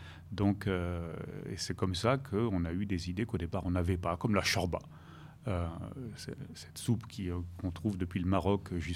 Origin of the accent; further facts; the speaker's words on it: Occitanie, France; Moi, je suis originaire des Corbières.